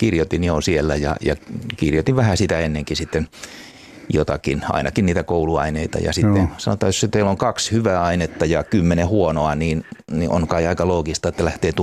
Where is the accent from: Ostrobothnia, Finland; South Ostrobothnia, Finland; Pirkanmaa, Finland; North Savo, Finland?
Pirkanmaa, Finland; Virrat; Mä olen Virroilta.